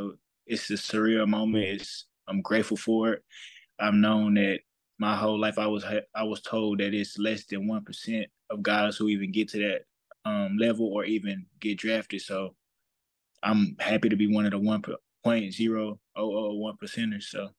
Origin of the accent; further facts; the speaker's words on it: Missouri, United States; I'm a guy from Missouri, so it's like well played at Missouri